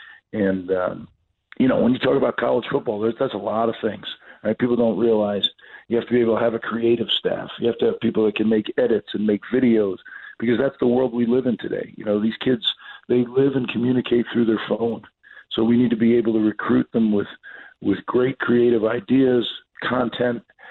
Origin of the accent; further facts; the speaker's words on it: New Jersey, United States; I grew up in New Jersey. I always thought that New Jersey and Rutgers deserve to have a championship program